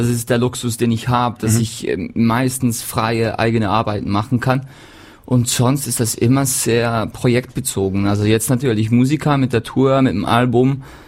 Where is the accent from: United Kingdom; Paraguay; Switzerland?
Switzerland; Ja, es ist halt, wo ich herkomme, wo ich immer noch bin, die meiste Zeit, wenn ich nicht gerade unterwegs bin.